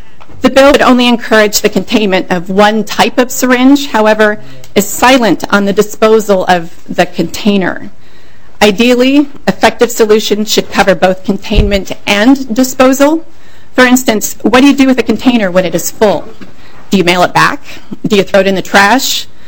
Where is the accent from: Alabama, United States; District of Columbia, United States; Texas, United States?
District of Columbia, United States; Washington; Sure. I'm from Washington, D.C.